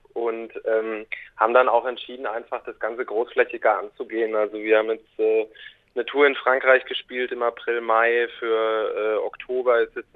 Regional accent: Aschaffenburg, Bavaria, Germany; wir haben uns 2014 gegründet in Aschaffenburg und kommen auch alle ursprünglich aus Aschaffenburg

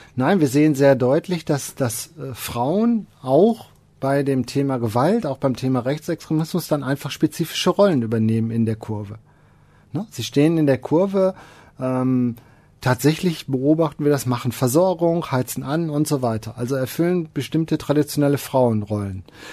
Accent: Essen, North Rhine-Westphalia, Germany; Ich bin in Essen aufgewachsen.

